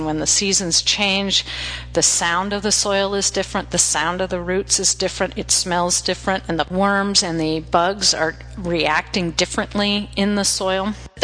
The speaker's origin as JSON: {"language": "English", "town": "Portland", "region": "Oregon", "country": "United States", "tie": "born or raised there", "said": "I grew up in Portland and spent a number of summers at summer camp on the Oregon coast lying on rocks looking in tide pools."}